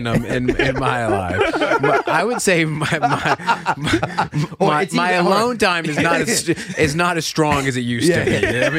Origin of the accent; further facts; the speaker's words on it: Washington, United States; That was the worst part of going to when I grew up in Washington State, when I would have to go to church at 9:30 in the morning.